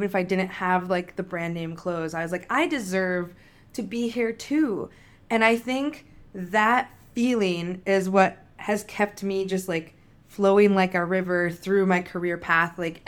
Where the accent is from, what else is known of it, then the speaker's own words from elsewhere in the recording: Duluth, Minnesota, United States; also born or lived in Ecuador / Hastings; My parents are from Duluth, Minnesota, and they adopted me from Ecuador when I was 3 months old. So I grew up in Duluth and in Hastings